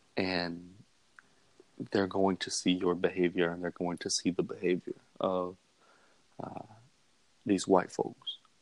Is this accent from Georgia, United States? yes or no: yes; Albany, Georgia, United States; some work in Albany. And it was one of the only times that he really ever admitted defeat was in my hometown.